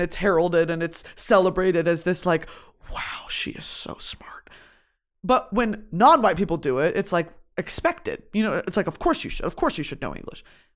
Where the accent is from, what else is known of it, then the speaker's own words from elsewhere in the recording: the South, United States; because he's from Chicago, I'm from the South. It's just such a distinctly different walk of life.